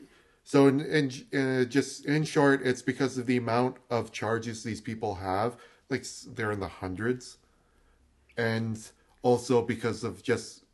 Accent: Canada; since we're Canadian

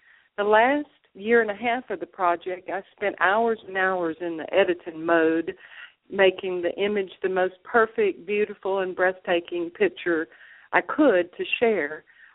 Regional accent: Atlanta, Georgia, United States; My hometown city of Atlanta is third on the list

